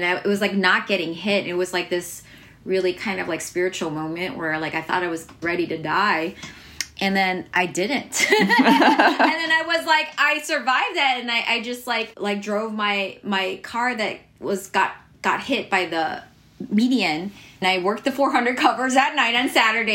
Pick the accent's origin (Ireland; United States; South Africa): United States; Like, this is my country. I'm American, and so I was always aware that even though I'm American, I'm always going to be considered like other, you know.